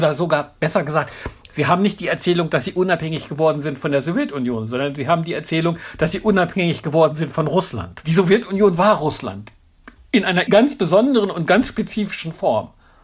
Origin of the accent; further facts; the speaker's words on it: Germany; Da brauche ich gar nicht so weit zurückzugehen, zu sagen, wir haben eine Verantwortung als Deutsche, eine besondere.